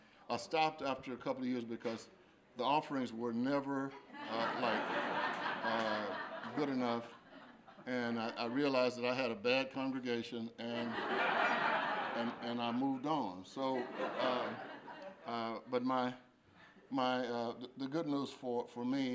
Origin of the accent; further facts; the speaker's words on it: Dallas, Texas, United States; born there; now in Missouri, United States; I'm not a native Missourian. I got there as soon as I could. I was born in Texas, just outside of downtown Dallas, probably 40-minute drive from the place where the tragedies took place a couple of weeks ago.